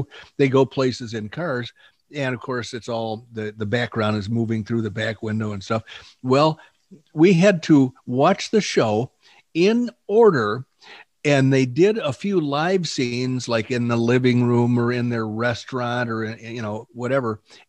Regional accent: England, United Kingdom; Irishman, but I'm not Irish, though. I'm English.

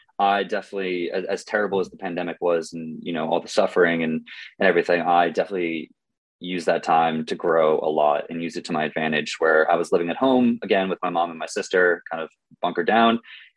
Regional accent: Cape Cod, Massachusetts, United States; moved away as an adult; now in New York area, United States; So I grew up on Cape Cod, Massachusetts, yeah. Actually. Famously the summer vacation home of the Kennedys. Grew up in Massachusetts, went to school in Massachusetts, and then moved to the New York area right out of college

